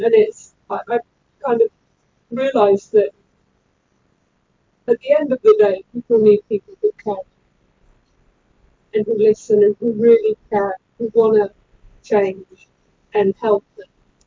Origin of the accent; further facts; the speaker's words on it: London, United Kingdom; From the UK, from London.